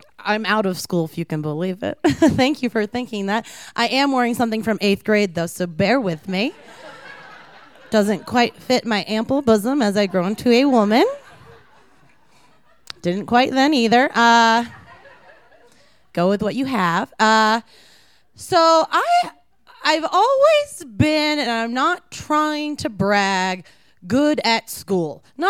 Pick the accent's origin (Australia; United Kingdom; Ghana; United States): United States; Maryland; born there; also born or lived in Asheville, North Carolina; So as a small youth, I was born in Maryland. No, I'm not named after it. My parents got separated. My mom, we all moved into my aunt's basement in Asheville, North Carolina for a year.